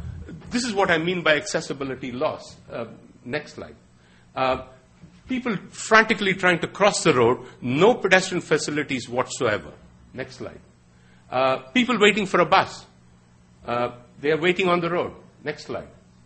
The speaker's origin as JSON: {"language": "English", "town": "Chennai", "region": "Tamil Nadu", "country": "India", "tie": "born or raised there", "said": "This is my hometown of Madras, right?"}